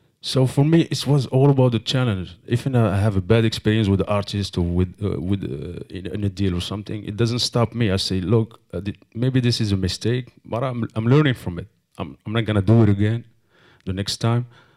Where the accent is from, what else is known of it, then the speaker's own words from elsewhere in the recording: Marrakesh, Marrakesh-Safi, Morocco; Well, I come from a poor environment. I come from Marrakesh, the old city, the Medina. So, you know, it's a poor neighborhood.